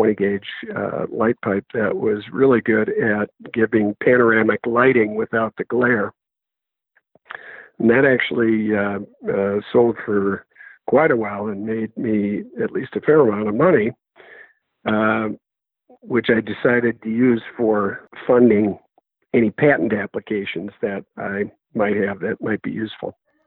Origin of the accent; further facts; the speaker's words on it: Minnesota, United States; Minnesota, which was my home state, appeared to be the more stable of the two academic places. And that's where I came.